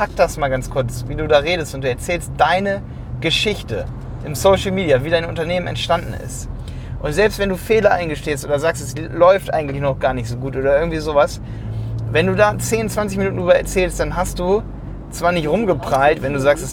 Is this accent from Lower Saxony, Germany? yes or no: yes; Hildesheim, Lower Saxony, Germany; Jonas kommt aus Hildesheim, Simon kommt aus Hildesheim, ich komme aus Hildesheim.